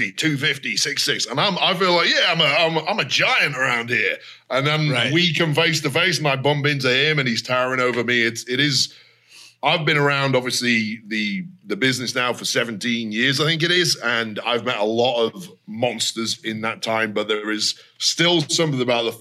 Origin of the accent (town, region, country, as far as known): England, United Kingdom